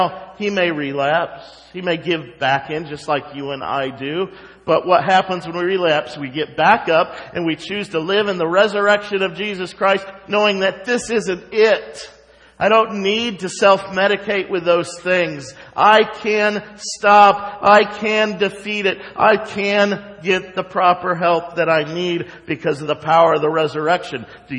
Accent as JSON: {"language": "English", "region": "West Virginia", "country": "United States", "tie": "born or raised there", "said": "someone talking about my home state, why in the world they find out the New River Bridge"}